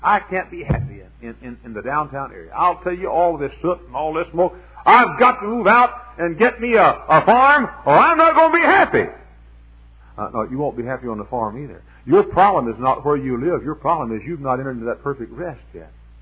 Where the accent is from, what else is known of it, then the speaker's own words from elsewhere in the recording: Texas, United States; I wanted to live in Texas. I was born and reared in the Holy Land right between Dallas and Fort Worth.